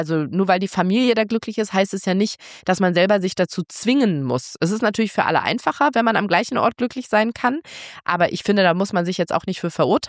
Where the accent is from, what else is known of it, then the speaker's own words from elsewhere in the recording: Berlin, Germany; ich bin ja Berlinerin, die letzte ihrer Art, also in Berlin geboren und aufgewachsen.